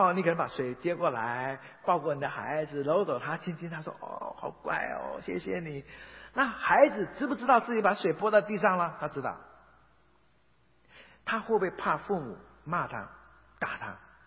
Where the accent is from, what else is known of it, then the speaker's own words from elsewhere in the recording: China; 那种孩子啊，连我们中国人都觉得受不了